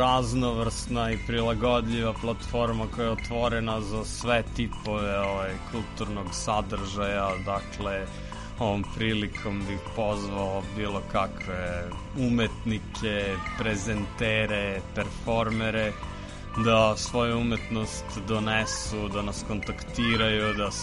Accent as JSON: {"language": "Serbian", "town": "Kruševac", "region": "Šumadija and Western Serbia", "country": "Serbia", "tie": "born there", "said": "rođen sam u Kruševcu. U Beogradu završio studije, posle studija se vratio u Kruševac."}